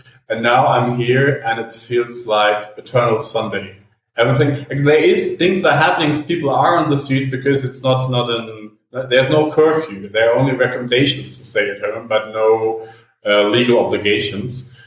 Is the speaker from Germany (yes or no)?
yes; Berlin, Germany; now in São Paulo, Brazil; because I'm from Berlin, and I would say Berlin and São Paulo are at least similar.